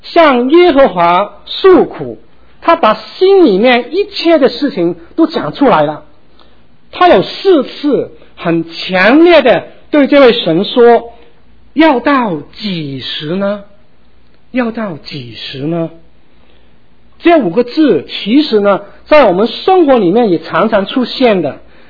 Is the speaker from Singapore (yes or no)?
no; Hong Kong; now in United States; 在我1973年的时候，我们一家也从香港移民到美国，当时我们也在寻找这个美国梦，我们希望可以得到一个更好的生活。